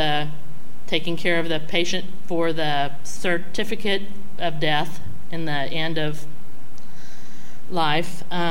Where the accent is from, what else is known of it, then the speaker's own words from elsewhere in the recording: South Fillmore Township, Illinois, United States; I am a lifelong resident of Montgomery County. I was raised in South Fillmore Township